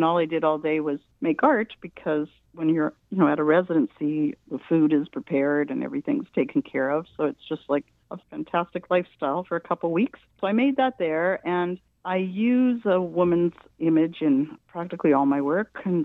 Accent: Winnipeg, Manitoba, Canada; also born or lived in New York; talk about my life growing up in Winnipeg and how I was influenced by living in Winnipeg

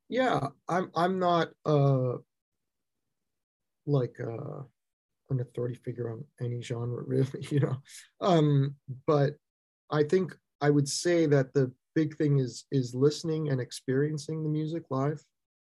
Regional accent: Toronto, Ontario, Canada; growing up in Toronto, going to school in Toronto, it's a incredibly multicultural city

